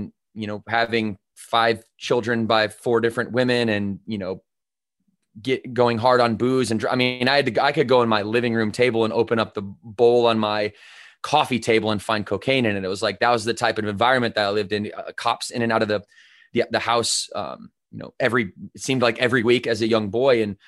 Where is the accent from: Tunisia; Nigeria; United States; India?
United States; Battle Creek, Michigan; growing up in Battle Creek, Michigan, you know, being on welfare. Like my mom drug me around the United States from the time I was, you know, 4 years old to around 10 years old.